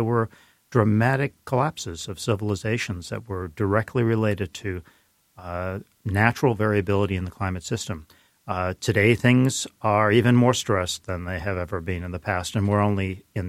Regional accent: New York City, New York, United States; also born or lived in Edinburgh, Scotland; I was born in Edinburgh, Scotland. We moved to the U.S. when I was quite young. I did a lot of my schooling through high school in New York City.

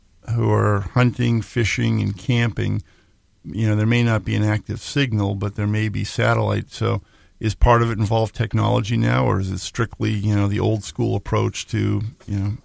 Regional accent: Massachusetts, United States; In the Boy Scouts where I grew up outside of Boston, but we used to come to Vermont and Maine for all of our hikes and 50-mile hikes.

